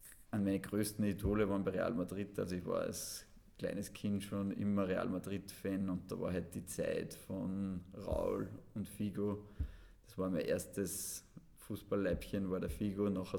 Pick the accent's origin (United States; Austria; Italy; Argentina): Austria; Scharnstein, Upper Austria; Also ich bin in Scharnstein aufgewachsen und habe dann die Volksschule eben in Scharnstein gemacht und bin dann 8 Jahre ins Sportgymnasium in Wels gegangen.